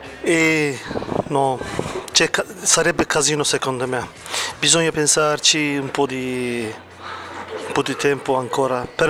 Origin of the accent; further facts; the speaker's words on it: Turkey; Italian is a second language; now in Lugano, Switzerland; abito a Lugano e sono turco.